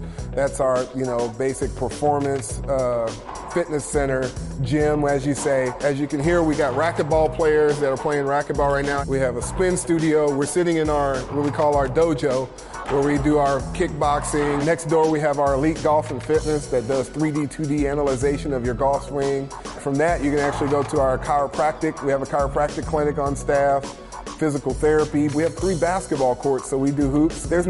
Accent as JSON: {"language": "English", "town": "Fort Riley", "region": "Kansas", "country": "United States", "tie": "born or raised there", "also_born_or_lived": "Lawton", "said": "I was born and raised in Fort Raleigh, Kansas. Wasn't there for a long time, basically about a year and a half. And then my dad was stationed in Fort Sill, Oklahoma. So we ended up being in Lawton."}